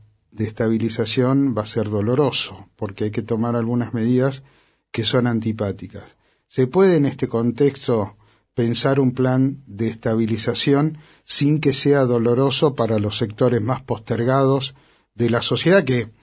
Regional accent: San Andrés de Giles, Buenos Aires Province, Argentina; Yo soy de San Andrés de Giles

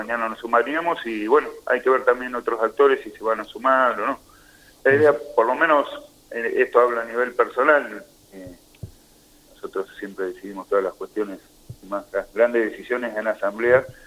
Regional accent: Argentina; somos todos argentinos, somos todos, como la gran mayoría del pueblo, trabajadores y trabajadoras

